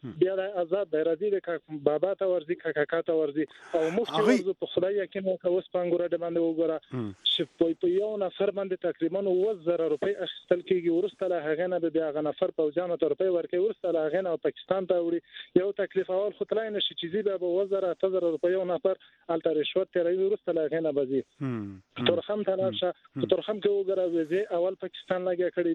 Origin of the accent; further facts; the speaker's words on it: Paktika, Afghanistan; زه د پکتیکا یم په پکتیکا کې موږ دواله لرو